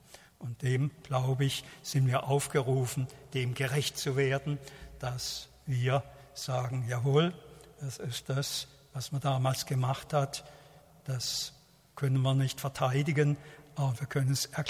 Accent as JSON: {"language": "German", "town": "Schiltach", "region": "Baden-Württemberg", "country": "Germany", "tie": "born or raised there", "said": "Und wie gesagt, ich bin in Schildach aufgewachsen, das hat dazu gehört."}